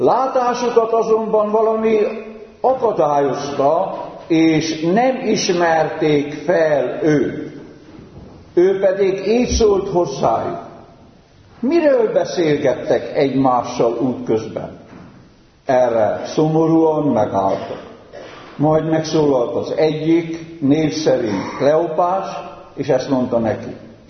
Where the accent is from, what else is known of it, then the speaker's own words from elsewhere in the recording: Transylvania, Romania; Erdélyben az erdővidéki szülőfalumban gyermekkoromban csak 70 évvel ezelőtt történt.